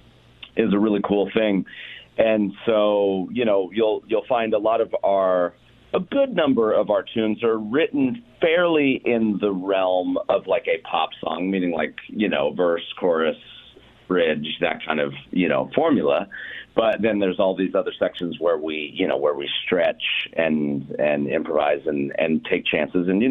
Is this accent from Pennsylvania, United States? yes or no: no; Boulder, Colorado, United States; now in Los Angeles, United States; I moved to LA right after I graduated high school. I'm from Boulder, Colorado originally, and I moved